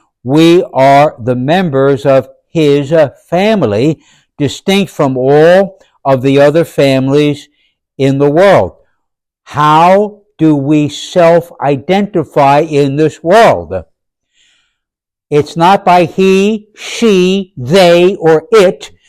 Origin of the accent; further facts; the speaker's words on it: New Jersey, United States; Those of us born and raised in Jersey, we love talking about the fact that we're Jersey guys.